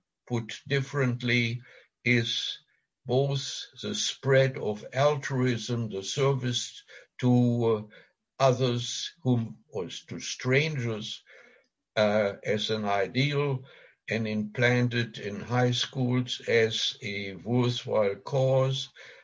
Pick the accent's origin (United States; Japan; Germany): Germany; North Germany; I got special permission from my superior officer to go to my hometown in the north of Germany.